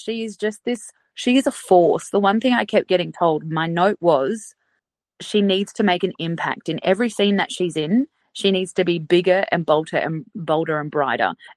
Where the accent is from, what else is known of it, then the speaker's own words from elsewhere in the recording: Sydney, New South Wales, Australia; And Sydney is, of course, my hometown. I'm born and bred in the western suburbs of Sydney.